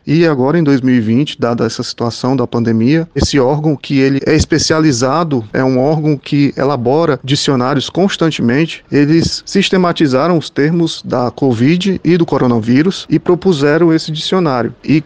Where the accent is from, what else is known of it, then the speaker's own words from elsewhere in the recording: Ceará, Brazil; como cearense, como professor aqui da Universidade Federal do Rio Grande do Norte, como nordestino, sobretudo como brasileiro